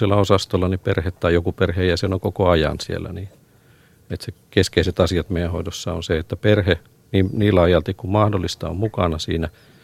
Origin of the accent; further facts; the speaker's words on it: Oulu, North Ostrobothnia, Finland; now in Helsinki, Finland; tulin 93 aikanaan Oulusta. Muutin Helsinkiin tähän työhön